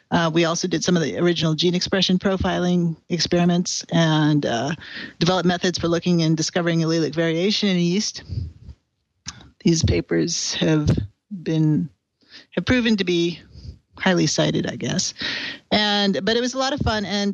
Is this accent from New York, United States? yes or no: no; Reno, Nevada, United States; So, I grew up in Reno, Nevada, and I was mostly an art major